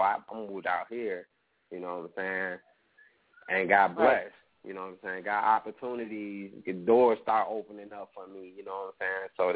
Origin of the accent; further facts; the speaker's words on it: Kankakee, Illinois, United States; also born or lived in Chicago / Minneapolis; now in Atlanta, United States; I'm all over Minnesota. And I was raised in Kankakee, Illinois, back and forth, you know what I'm saying? So, you know, Kankakee, Chicago, Minneapolis, and now Atlanta.